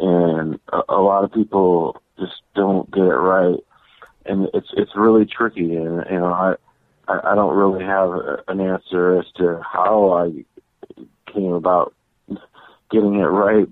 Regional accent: Shelby, Michigan, United States; also born or lived in Muskegon; I was born in Muskegon in 1965, and we moved to Shelby, not Shelby Township by Detroit, but Shelby, which is just north of Muskegon, by Silver Lake Sand Dunes in 1975. So I really grew up in that area.

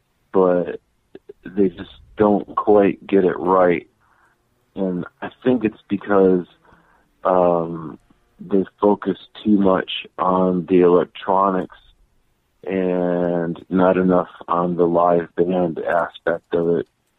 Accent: Shelby, Michigan, United States; also born or lived in Muskegon; I was born in Muskegon in 1965, and we moved to Shelby, not Shelby Township by Detroit, but Shelby, which is just north of Muskegon, by Silver Lake Sand Dunes in 1975. So I really grew up in that area.

